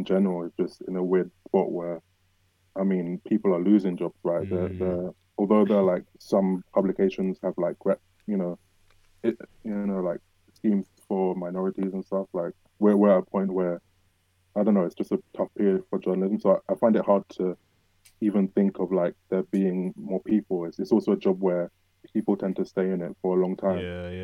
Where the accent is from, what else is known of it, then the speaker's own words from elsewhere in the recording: London, United Kingdom; I'm from South London